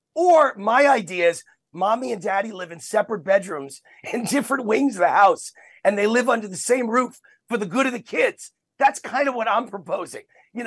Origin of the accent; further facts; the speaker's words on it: New York, United States; also born or lived in California; now in Las Vegas, United States; I grew up in New York, born and raised, decided it was too liberal, too communist, taxes too high, regulations made it impossible to do business. I moved 30 years ago to California to get away from the liberals.